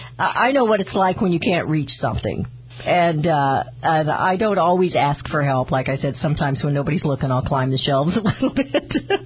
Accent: Kansas City, Missouri, United States; You know, I came from Kansas City and it was kind of like that.

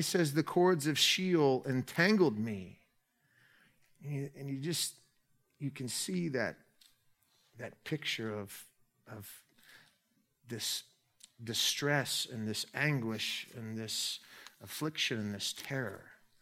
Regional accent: Alaska, United States; I know what I'm doing. I'm from Alaska. We got all kinds of surfing.

